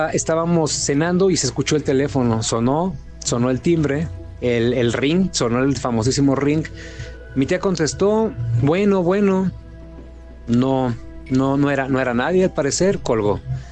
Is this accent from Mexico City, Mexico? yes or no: no; Michoacán, Mexico; Yo soy de Michoacán, soy de Michoacán.